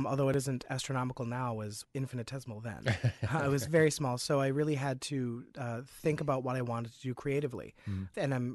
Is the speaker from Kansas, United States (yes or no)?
no; Waupaca, Wisconsin, United States; Well, I grew up in Wisconsin, Waupaca, Wisconsin.